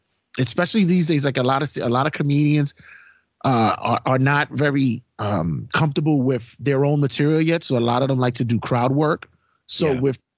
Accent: New York, United States; accent: New York; I don't know if my New York accent is getting through fully for everybody

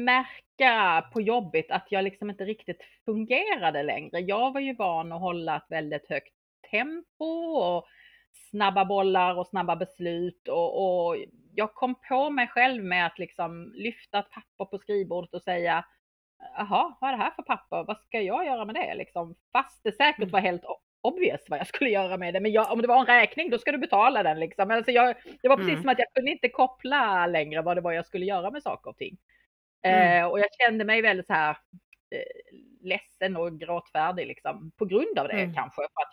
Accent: Malmö, Skåne, Sweden; Och jag kommer ursprungligen från Malmö, södra Sverige. Där är jag liksom uppvuxen och där har jag utbildat mig, eller rättare sagt i Lund då, eftersom det är närmaste universitetet var på den tiden. Så jag bodde och jobbade i Malmö

